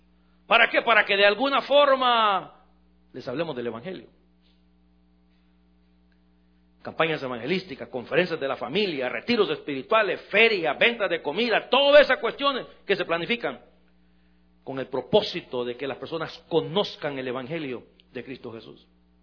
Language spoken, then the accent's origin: Spanish; El Salvador; en mi país, en El Salvador